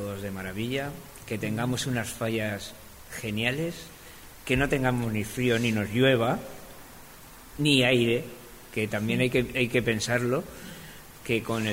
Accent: Valencia, Valencian Community, Spain; como buen valenciano, siempre amunt.

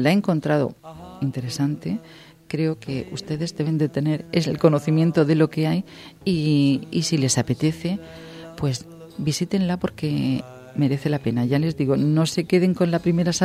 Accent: Valencia, Valencian Community, Spain; estoy en Valencia, estoy en mi tierra, porque de esta es mi tierra

